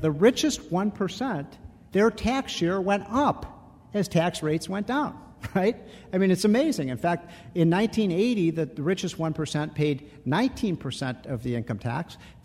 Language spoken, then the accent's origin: English; Chicago, Illinois, United States; I grew up in Chicago. I remember I was 14 years old.